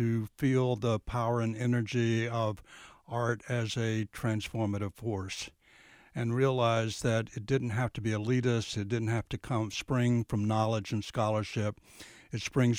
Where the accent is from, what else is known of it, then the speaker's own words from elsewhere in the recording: Lakeland, Florida, United States; I grew up in Lakeland, Florida, was surrounded by great Frank Lloyd Wright architecture in Florida Southern College